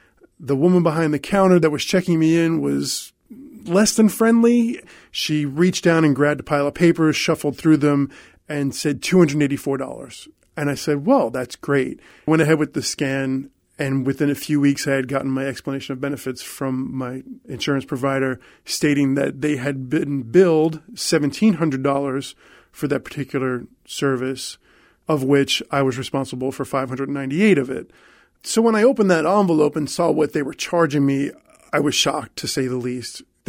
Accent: St. Petersburg, Florida, United States; I'm from St. Petersburg.

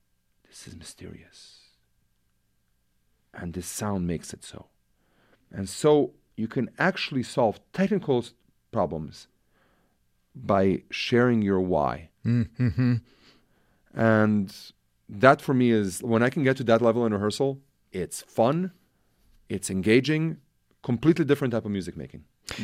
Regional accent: Seattle, Washington, United States; also born or lived in Belgrade, Serbia; I was born in Belgrade, at the time Yugoslavia. I immigrated to the States when I was a kid, started playing music in Seattle.

